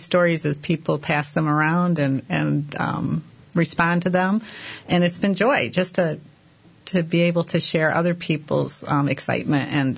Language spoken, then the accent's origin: English; Kalamazoo, Michigan, United States; I'm from Kalamazoo, born and raised in Kalamazoo.